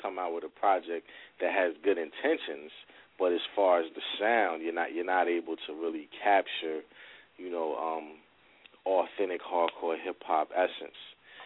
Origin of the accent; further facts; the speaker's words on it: Willingboro, New Jersey, United States; also born or lived in New Brunswick, New Jersey; I'm the CEO as well as the artist on labeled at Smart Music Entertainment. I grew up in New Brunswick and Willowboro, New Jersey.